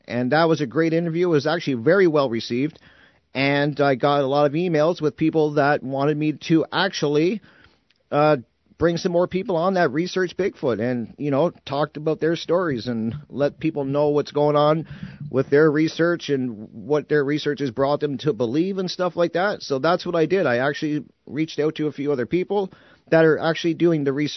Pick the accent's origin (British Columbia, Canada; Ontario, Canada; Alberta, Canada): Ontario, Canada; because, you know, I'm from Ontario, Canada, I had to get him on there.